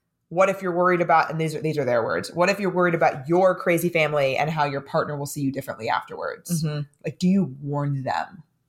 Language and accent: English; San Diego, California, United States; now in New York City, United States; Or like in my case, if I'm living in New York City and I'm from San Diego